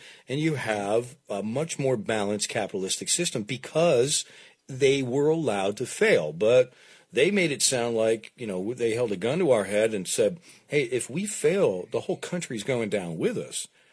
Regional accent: Canada; Like I'm French-Canadian, okay? But I'm not from France.

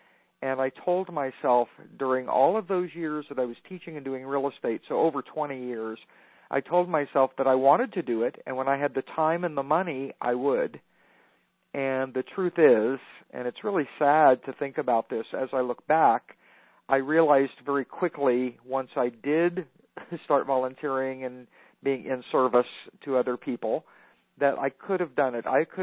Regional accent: Burbank, California, United States; born there; I was born in Burbank, so that's in the San Fernando Valley, and for the for a period of time, about 14 years, I lived in an area called Chatsworth.

